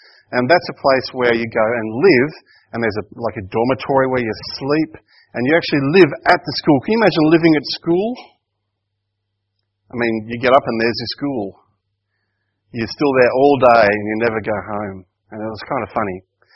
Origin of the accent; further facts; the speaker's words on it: Broken Hill, New South Wales, Australia; When I grew up in Broken Hill, I went to the Catholic high school. But the trouble was that the Catholic high school only went to year 10.